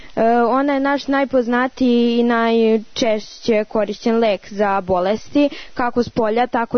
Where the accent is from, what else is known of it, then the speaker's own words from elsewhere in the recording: Bajina Bašta, Šumadija and Western Serbia, Serbia; dolazim iz Bajne Bašte, imam 14 godina